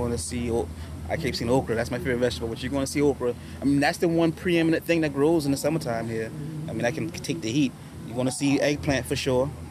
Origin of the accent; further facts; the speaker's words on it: Charleston, South Carolina, United States; And this is coming from somebody born and raised in Charleston. You can ask most locals from Charleston about Charleston food